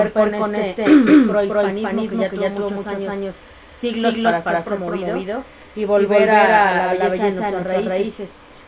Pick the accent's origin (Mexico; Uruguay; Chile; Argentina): Mexico; Evidencia que como mexicanos nunca le hemos exigido.